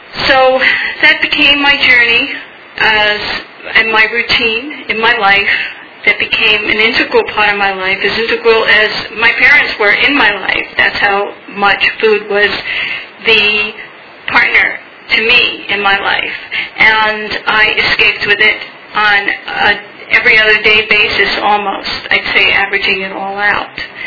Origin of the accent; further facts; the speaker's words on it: New York, United States; moved away as an adult; I'm from New York, and I moved here in 1999 to pursue a dream to be a screenwriter